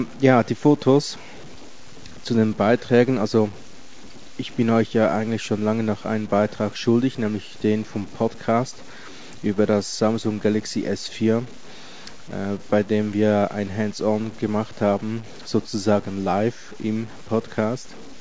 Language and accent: German; Switzerland; Wie ihr es beim letzten Podcast eventuell schon raushören konntet, bin ich ja Schweizer